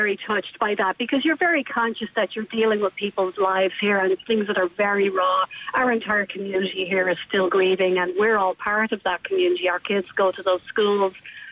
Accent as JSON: {"language": "English", "town": "Ballymun", "region": "County Dublin", "country": "Ireland", "tie": "born or raised there", "moved": "yes", "lives_now": "United States", "said": "I grew up in Ballymun, and I have to give very great credit to my family"}